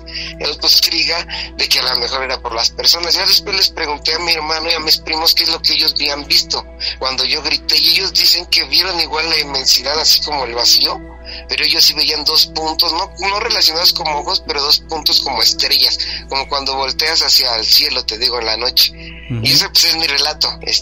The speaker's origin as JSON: {"language": "Spanish", "town": "Magdalena Contreras", "region": "Mexico City", "country": "Mexico", "said": "Soy de aquí de Magdalena Contreras, de la Ciudad de México, cerca de los Dinamos."}